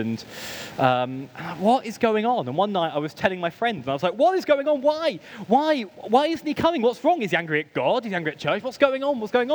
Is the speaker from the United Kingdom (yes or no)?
yes; United Kingdom; because I'm painfully British